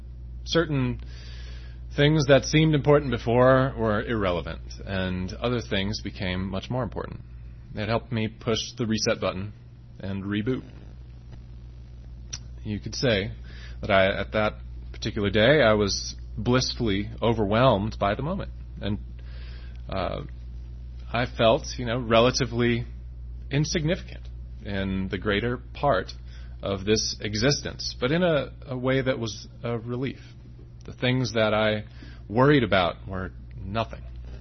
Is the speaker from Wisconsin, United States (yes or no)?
yes; Wisconsin, United States; Now, I grew up in Wisconsin, and you may not know this, but it is about as far away from the ocean as you can get.